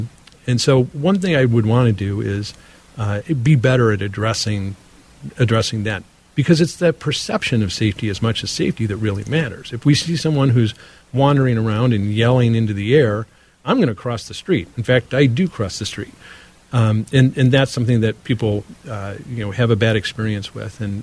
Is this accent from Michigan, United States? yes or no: yes; Detroit, Michigan, United States; I'm from Detroit. I was a federal prosecutor in Detroit. My first memory is the disaster there in 1967 when 2,000 buildings were destroyed.